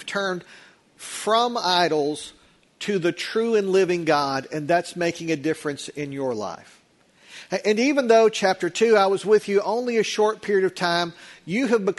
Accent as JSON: {"language": "English", "town": "Lubbock", "region": "Texas", "country": "United States", "tie": "born or raised there", "said": "So I grew up in Lubbock, Texas. When we had a big field trip, we went to Prairie Dog Town right outside of Lubbock."}